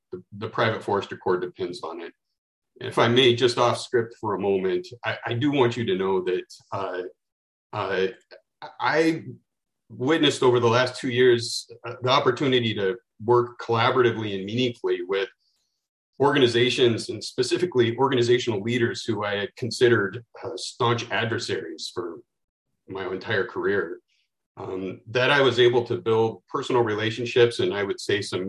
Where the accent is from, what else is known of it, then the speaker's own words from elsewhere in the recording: Oregon, United States; I grew up in Eastern Oregon during the 90s, and I witnessed what casual natural resource policy can do to rural communities.